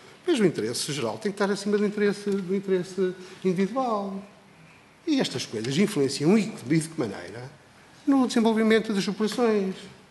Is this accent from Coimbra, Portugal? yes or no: no; Bragança, Portugal; eu sou de Bragança, eu consigo daqui a Bragança em 4 horas e pouco